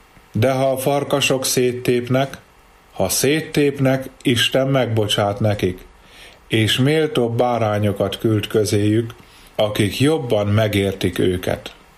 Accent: Jászboldogháza, Jász-Nagykun-Szolnok, Hungary; Gyermekkoromtól fogva szerettem a ferenceseket. Közigazgatásilag a Jászberényhegy tartozó Boldogházán születtem. Berényből vonattal jártak ki a ferencesek misézni hozzánk.

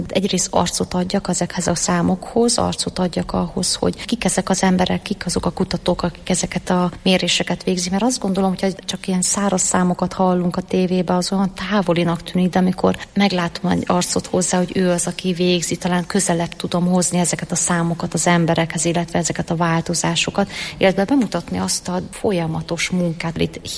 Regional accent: Sopron, Győr-Moson-Sopron, Hungary; now in Hamburg, Germany; de igazából én Németországban élek, Hamburgba, de nagyon sokat járok Sopronba is, ahonnan származok.

